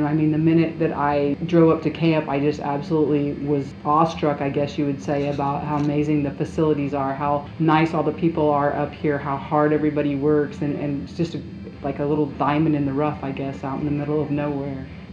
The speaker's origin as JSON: {"language": "English", "town": "Keokuk", "region": "Iowa", "country": "United States", "said": "I am from Keokuk originally, Iowa. I graduated from Iowa State University, came back to Keokuk for a while."}